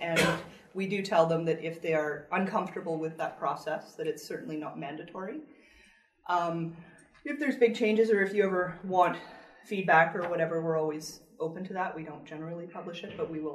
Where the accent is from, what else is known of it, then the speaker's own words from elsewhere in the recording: Calgary, Alberta, Canada; we're from Calgary, Alberta